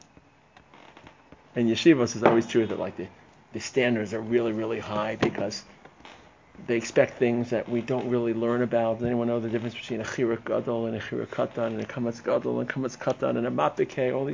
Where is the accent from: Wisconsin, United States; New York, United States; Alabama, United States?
New York, United States; Brooklyn; I grew up in Brooklyn. Nothing they could say to me is going to be worse than what I heard in the New York subways in the 70s.